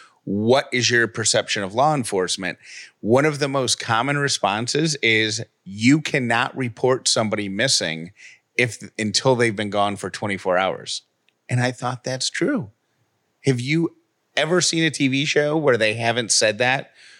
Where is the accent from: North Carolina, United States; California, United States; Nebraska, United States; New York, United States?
New York, United States; Syracuse; So when I was a kid growing up in Syracuse, New York, they used to do a treasure hunt every year.